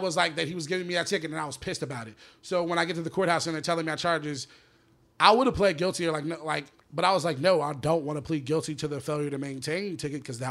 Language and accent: English; Atlanta, Georgia, United States; Gwinnett, Georgia. I'm from Atlanta, from my job in Atlanta.